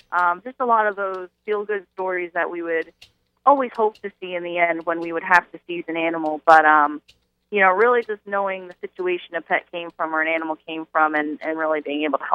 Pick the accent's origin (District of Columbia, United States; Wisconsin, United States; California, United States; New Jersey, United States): New Jersey, United States; now in Philadelphia, United States; I grew up in North Jersey, and then right after I graduated college, I moved to Philadelphia, and I've been here for about 5 years.